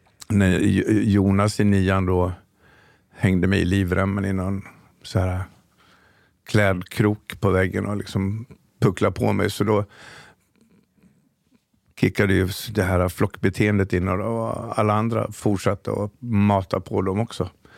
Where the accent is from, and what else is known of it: Dalarna County, Sweden; born or raised there